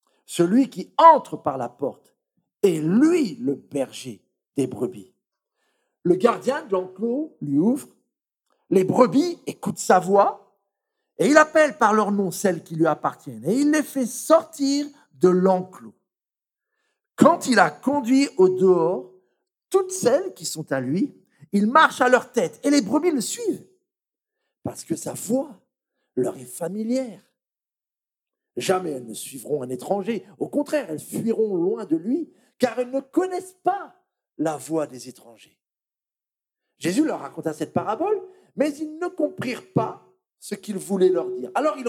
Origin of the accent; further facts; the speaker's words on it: Le Mans, Pays de la Loire, France; donc je suis originaire du Mans